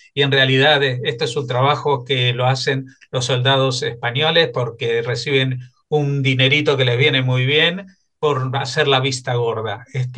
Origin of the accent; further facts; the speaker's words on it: Argentina; en mi país de origen, en Argentina